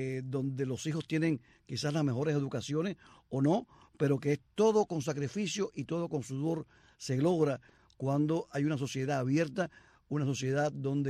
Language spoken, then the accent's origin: Spanish; Cuba; todos somos cubanos